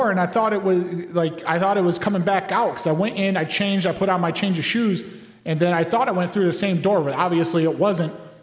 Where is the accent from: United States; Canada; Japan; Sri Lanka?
Japan; Cause I grew up in Japan and that, like, so we take our shoes off before we do anything.